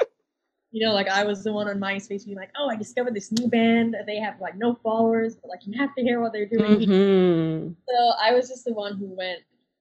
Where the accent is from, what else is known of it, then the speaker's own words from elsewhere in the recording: Jamaica; growing up in Jamaica, obviously I'm still hearing like reggae music every day, and like ska